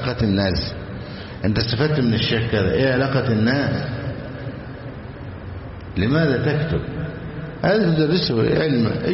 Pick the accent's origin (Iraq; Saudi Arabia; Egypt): Egypt; بلادنا مصر